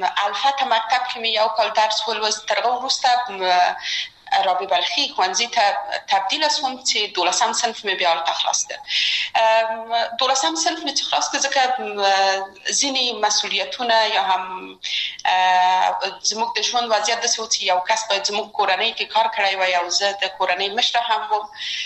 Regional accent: Kabul, Afghanistan; یو خو موږ د مکرانو په ساحه کې لوی سوي وو هلته زموږ بلدتیا ډېره زیاته وه

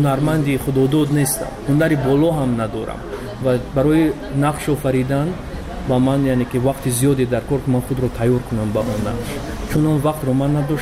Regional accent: Tajikistan; now in outside Tajikistan; در بیرون از مرز تاجیکستان موسیقی ما رو نزدیکتر میکند با وطنمون

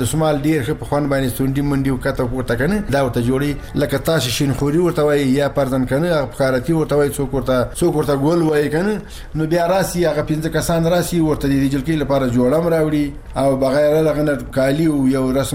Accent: Logar, Afghanistan; موږ د لوګر دی ولایتي

